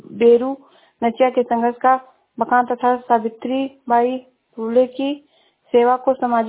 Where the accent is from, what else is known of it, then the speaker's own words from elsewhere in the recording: Uttar Pradesh, India; मैं जिला श्रावस्ती से हूँ।